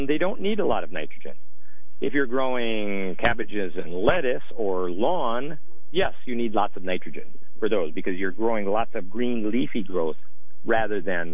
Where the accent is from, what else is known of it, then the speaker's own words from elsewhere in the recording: Midwest, United States; I grew up in the Midwest where there's moderately fertile soils.